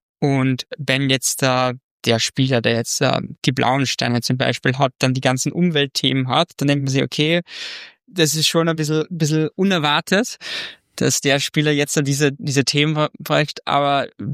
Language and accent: German; Austria; okay, ich bin Österreicher, ja, wir Österreicher haben sehr oft, dass wir uns mit der Deutschland-Variante begnügen müssen bei Spielen.